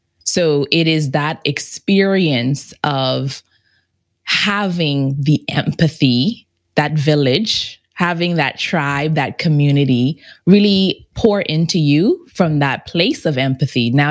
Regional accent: Bahamas; so I grew up in the Bahamas and I spoke in the Bahamas where I grew up.

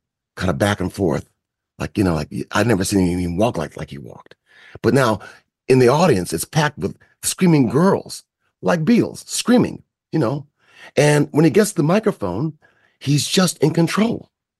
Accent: Kalamazoo, Michigan, United States; I'm from Kalamazoo, Michigan, between Chicago and Detroit, right in the middle of the country, Kalamazoo, where they make Gibson guitars, you know.

